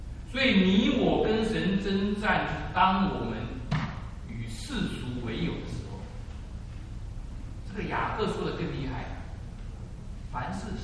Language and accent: Chinese; China; 你想想看，我们中国人最有名的是《三国演义》，对不对？